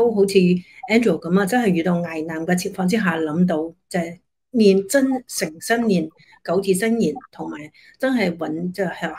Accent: Hong Kong; 我哋香港人

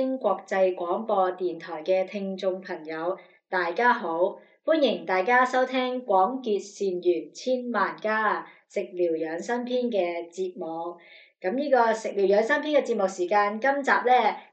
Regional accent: Hong Kong; 香港我土生土長香港人啦

